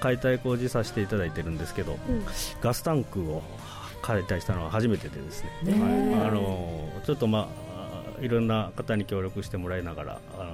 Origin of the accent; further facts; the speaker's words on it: Isahaya, Nagasaki, Japan; あの早見町出身です。まあ、ヒャーミーって言うんですけど